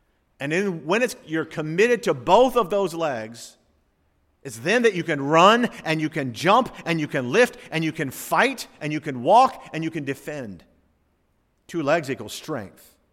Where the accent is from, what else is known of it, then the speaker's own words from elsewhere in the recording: the South, United States; But I'm from the South, so it's Baal.